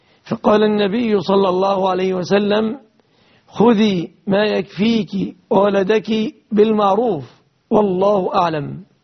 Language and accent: Arabic; Egypt; في بلادنا مصر